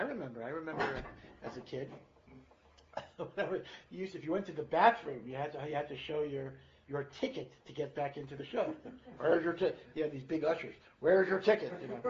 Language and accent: English; Hartford, Connecticut, United States; The thing is that I grew up in Hartford, Connecticut. Some of you might know Connecticut. I know Matthew is West Hartford, but I'm from the old neighborhood, Hartford, Connecticut.